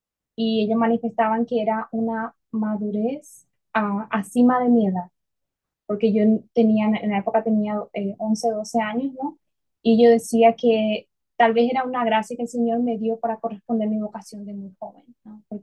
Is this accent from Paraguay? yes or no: yes; Paraguay; Bueno, yo soy de Paraguay, un país que tiene frontera con Brasil.